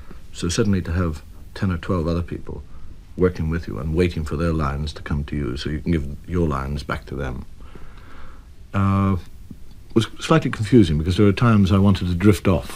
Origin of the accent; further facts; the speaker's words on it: Ireland; I do know that I am an Irishman